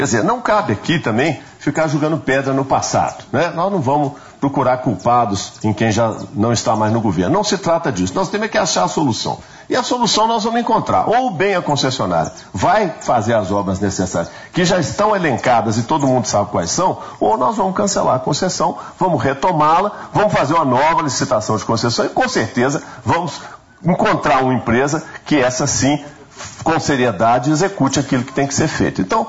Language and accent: Portuguese; Minas Gerais, Brazil; A nossa não, nós somos mineiros, nós não somos carpinteiros, nem serralheiros, nem pedreiros, nós somos mineiros.